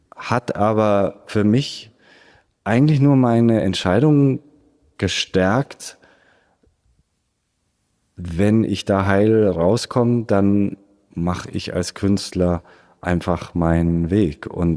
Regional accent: Augsburg, Bavaria, Germany; ich kam ja aus Augsburg, habe während meiner Schulzeit auch wirklich malen gelernt.

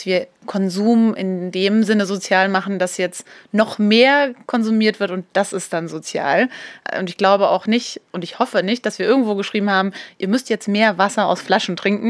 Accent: Bavaria, Germany; also born or lived in Munich; ich bin zwar in München geboren, weil da mein Vater dann gerade gearbeitet hat, aber wir sind dann relativ bald wieder nach Oberfranken gezogen. Und von daher bin ich da auch einfach mit irgendwie aufgewachsen, dass man halt so in der Natur ist

